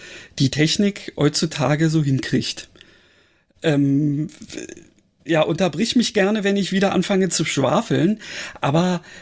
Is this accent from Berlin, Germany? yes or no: yes; Berlin, Germany; da war es so, dass mich diese Stadt auch als Berliner, der ja nun, sagen wir mal, so Großstadt mit entsprechendem Verkehr gewöhnt ist